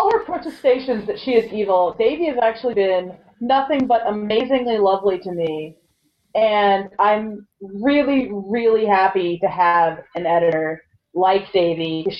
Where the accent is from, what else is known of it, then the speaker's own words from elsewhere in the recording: Atlanta, Georgia, United States; now in Athens, United States; Yeah, I grew up in Atlanta and I now live in Athens, Georgia.